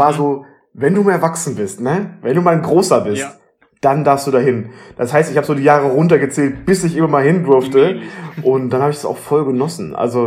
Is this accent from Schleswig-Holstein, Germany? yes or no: no; North Rhine-Westphalia, Germany; now in Marburg, Germany; Ich bin aufgewachsen im Sauerland